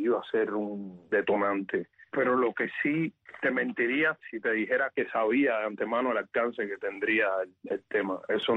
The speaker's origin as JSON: {"language": "Spanish", "town": "Morón", "region": "Ciego de Ávila", "country": "Cuba", "tie": "born or raised there", "moved": "as an adult", "said": "Yo soy del centro de Cuba, de Morón."}